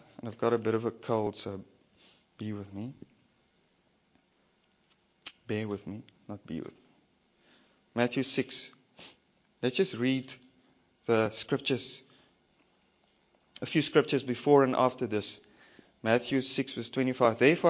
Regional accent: Windhoek, Khomas, Namibia; I'm from Windhoek.

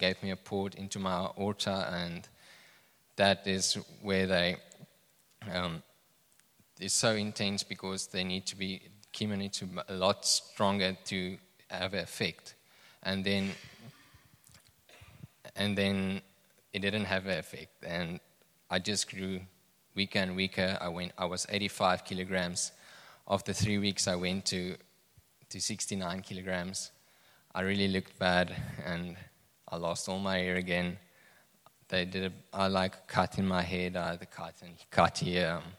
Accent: Vredendal, Western Cape, South Africa; first language Afrikaans; English is a second language; I'm from Vredendal, so we don't speak a lot of Afrikaans, or English. I mean, we just speak Afrikaans there, so excuse my accent.

